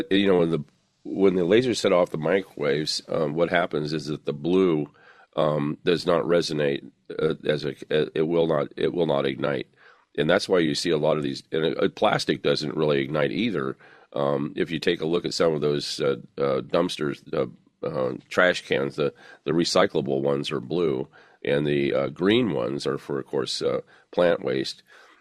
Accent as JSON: {"language": "English", "region": "California", "country": "United States", "tie": "born or raised there", "said": "Ladies and gentlemen, I grew up in Southern California. I was in a huge fire in 1969, in which we went up on the roof and we battled the fire for 6 strong hours."}